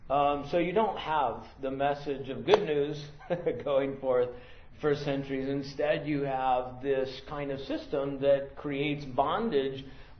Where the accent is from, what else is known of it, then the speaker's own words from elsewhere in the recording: Idaho, United States; I'm from Idaho. I've been to the rodeo.